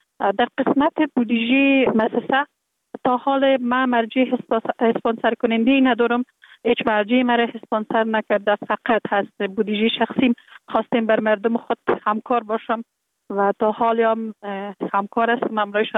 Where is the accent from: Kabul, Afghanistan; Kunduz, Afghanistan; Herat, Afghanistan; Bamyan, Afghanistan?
Kabul, Afghanistan; born there; که به خلاص شوهرمون با خود پیوند دادیم در کابل زندگی میکنم. در کابل متولد شدیم. در سال 1363 در یک خانواده روشن فکر، خانواده که از جمله خانواده های اهل معارف کشور بودن، متولد